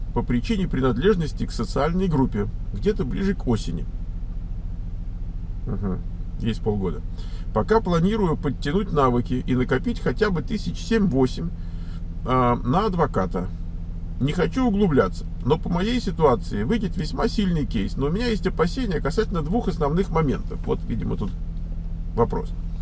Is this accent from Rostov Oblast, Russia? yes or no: no; Moscow, Russia; мне 22 года, я из Москвы.